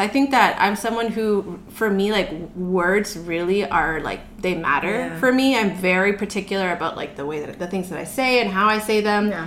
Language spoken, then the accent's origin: English; Canada; also born or lived in Cincinnati, Ohio; I'm originally from Canada. Then for a short time, we lived in Cincinnati, Ohio. Then back to Canada.